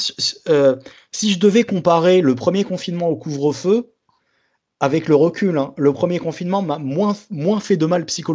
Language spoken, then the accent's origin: French; Bordeaux, Nouvelle-Aquitaine, France; Moi je suis bordelais.